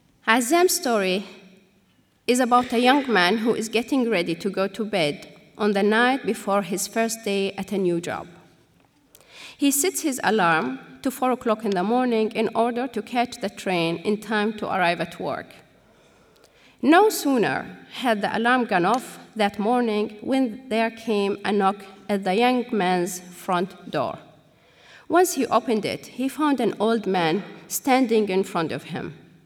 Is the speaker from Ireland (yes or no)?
no; Palestine; Growing up in Palestine in the 80s